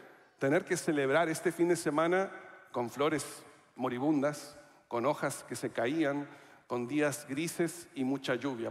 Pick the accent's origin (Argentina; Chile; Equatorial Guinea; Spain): Chile; now in United States; No es un nombre muy hispano, pero los documentos confirman que sí soy chileno, entre otras cosas.